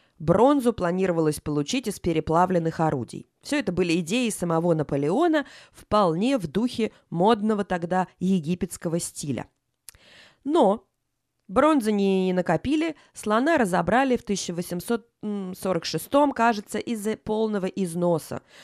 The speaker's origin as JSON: {"language": "Russian", "region": "Saint Petersburg", "country": "Russia", "tie": "born or raised there", "said": "в моем петербургском детстве. В Питере, где я росла, вернее, в Ленинграде"}